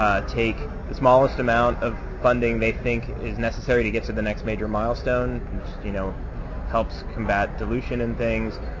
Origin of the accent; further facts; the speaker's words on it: Ohio, United States; I'm from Ohio, which is like the Canada of the States, so dispositionally I'm suited to Canada, I guess.